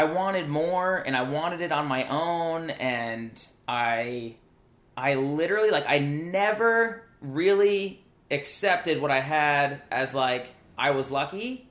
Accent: New Jersey, United States; I grew up in New Jersey, for those of you who don't know.

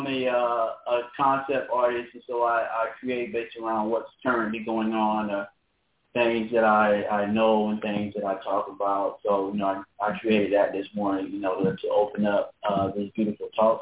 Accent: Florida, United States; Growing up in Central Florida, my mom was a Jehovah's Witness, and we weren't allowed to associate with a lot of the kids at school.

